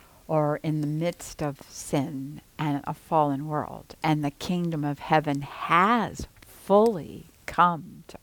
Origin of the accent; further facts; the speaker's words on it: Cleveland, Ohio, United States; I'm from Cleveland, so I can speak this way.